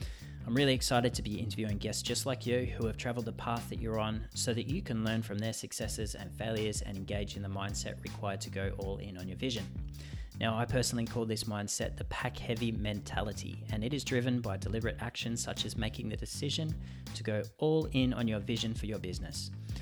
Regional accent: Bendigo, Victoria, Australia; which was located in my hometown of Bendigo in Victoria, Australia.

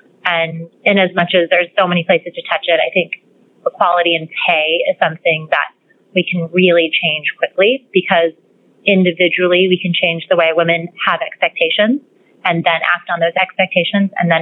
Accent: Southwest, United States; I came from the Southwest, low cost of living. I had a single mother.

